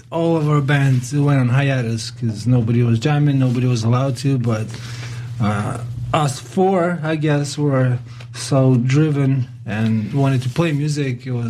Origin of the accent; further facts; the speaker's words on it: Far East, Russia; also born or lived in Krasnodar; I was born in the south, a city called Krasnodar, but then my parents moved to the far east, which is kind of like Siberia, a bunch of snow and bears and wolves and crazy Russians, I guess. And then we moved back to the south